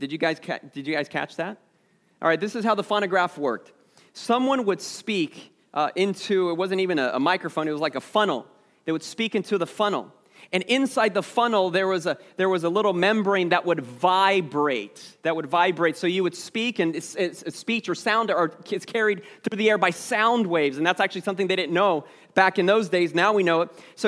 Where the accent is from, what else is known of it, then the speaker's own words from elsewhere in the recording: Lincoln, Nebraska, United States; born there; I was born in Lincoln, Nebraska.